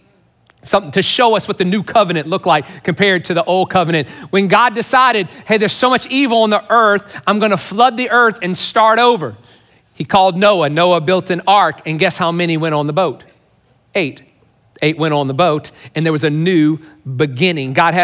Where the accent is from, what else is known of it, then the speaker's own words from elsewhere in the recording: Louisiana, United States; Yeah, I'm Cajun. We're from Louisiana and there's a great new Cajun place.